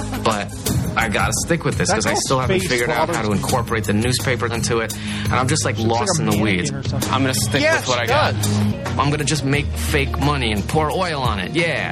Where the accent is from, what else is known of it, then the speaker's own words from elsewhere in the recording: New York, United States; I'm from New York. I survive. I'm tough like a cockroach.